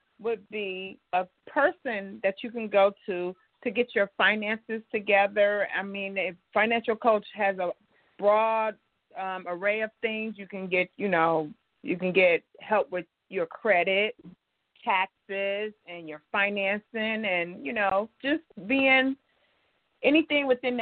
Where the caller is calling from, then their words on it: Menifee, California, United States; I'm calling in from Menifee, California.